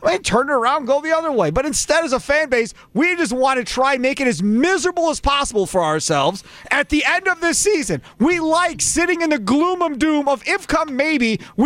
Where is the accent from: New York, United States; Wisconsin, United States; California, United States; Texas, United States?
Wisconsin, United States; Kenosha; I grew up in Kenosha, so we're on the border of Illinois and Wisconsin. So when I was growing up, there really wasn't any sports talk in Milwaukee at all to listen to.